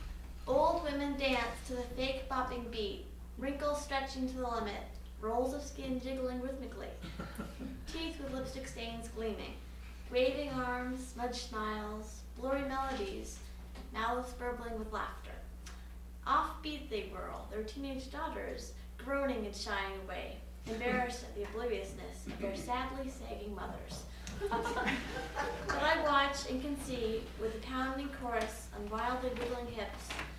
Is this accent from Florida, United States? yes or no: no; Seattle, Washington, United States; I'm from Seattle. It's my first time here at Holden Village.